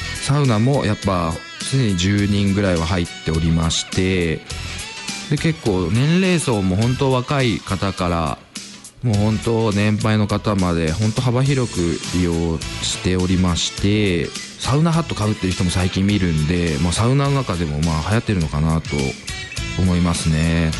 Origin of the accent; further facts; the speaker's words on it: Kai, Yamanashi, Japan; 僕実はこの辺出身ではなく、まあ甲斐市の方の出身でして、まあ、たまたまちょっと実家の方に帰って